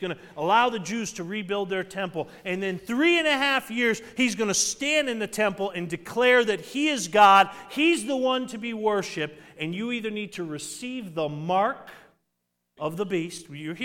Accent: Massachusetts, United States; I grew up in Massachusetts. We had toll roads all the time.

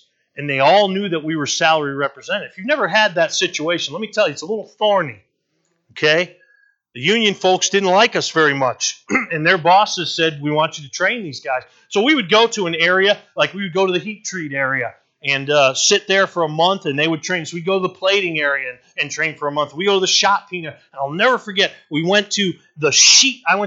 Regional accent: Westfield, Massachusetts, United States; I said, I'm from Westfield, Massachusetts.

